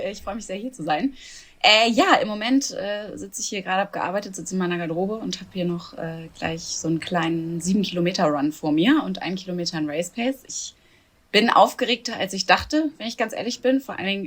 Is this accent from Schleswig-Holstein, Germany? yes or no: no; Hamburg, Germany; ich komme aus Hamburg ursprünglich